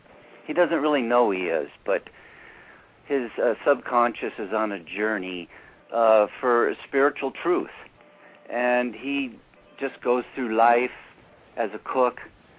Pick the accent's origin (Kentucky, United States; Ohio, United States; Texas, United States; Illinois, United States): Illinois, United States; Rockford; now in Sonora, United States; Okay, well, I come from Rockford, Illinois. I come from the Midwest, the northern part of Illinois. And right now I'm living in Sonora, California